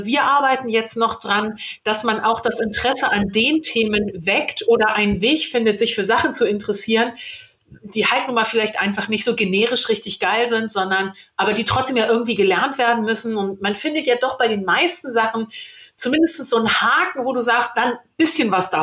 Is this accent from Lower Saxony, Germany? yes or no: no; Hamburg, Germany; als Hamburger weiß man ja, das Wetter ist gut, wenn der Regen warm ist.